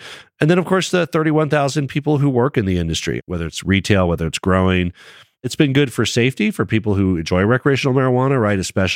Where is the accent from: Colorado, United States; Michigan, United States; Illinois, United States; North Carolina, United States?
Colorado, United States; As a Coloradan, I hope that we are the only state that does.